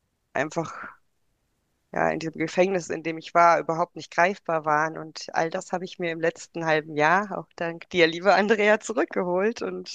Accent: Cologne, North Rhine-Westphalia, Germany; ich bin 44, bin aus Köln

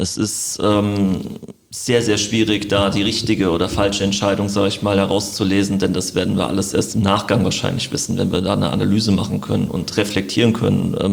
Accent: Frankfurt, Hesse, Germany; now in Wiesbaden, Germany; Ich komme zwar ursprünglich aus Frankfurt

